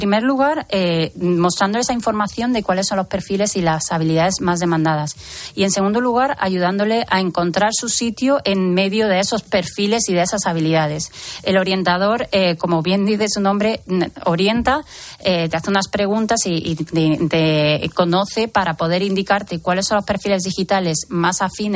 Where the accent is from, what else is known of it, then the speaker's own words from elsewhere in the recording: Andalusia, Spain; Y tercera, y que está ganando todavía está ganando campo, mi tierra Andalucía, ya vamos por 5.000 ofertas en los últimos tres meses.